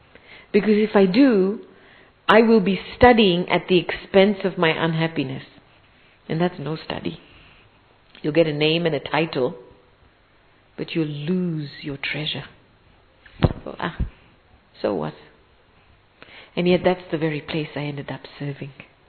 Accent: England, United Kingdom; also born or lived in Africa; because I was born in Africa and we moved to England, myself and my brother were the only two Asians in this school. We were in a part of England that was very, very conservative.

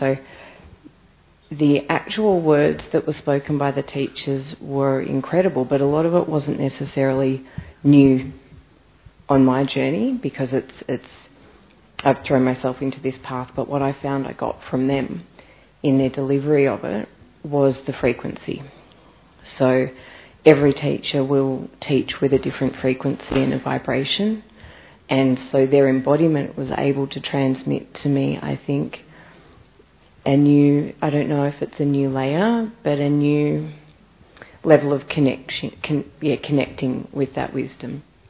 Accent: Australia; from Australia.

